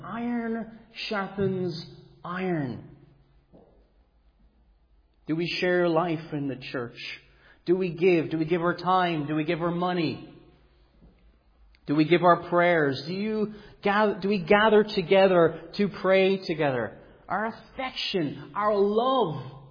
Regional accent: Cork, Munster, Ireland; I'm originally from Cork myself.

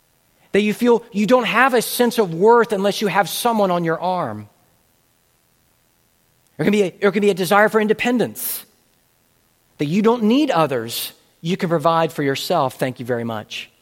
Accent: the South, United States; As a Southerner, it is the pride of many Southern families

